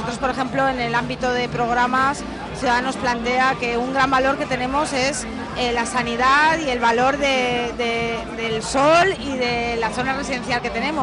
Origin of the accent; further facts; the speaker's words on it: Elche, Valencian Community, Spain; yo también tengo mucho vínculo con Elche, que es mi lugar natal.